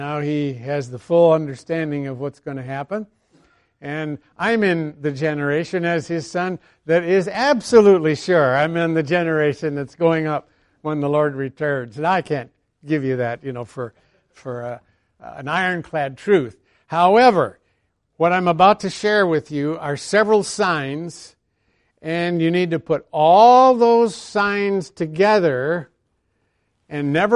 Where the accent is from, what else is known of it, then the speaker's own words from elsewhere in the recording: Connecticut, United States; When I was a little boy, growing up in Connecticut in the U.S., there were a number of farmers still farming with horses.